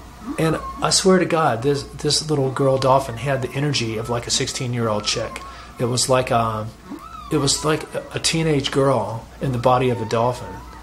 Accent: North Carolina, United States; which was in a neighboring town to where I grew up in North Carolina.

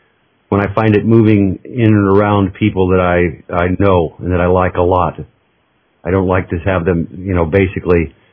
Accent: Alaska, United States; I know because I was in Alaska, I was raised in Alaska

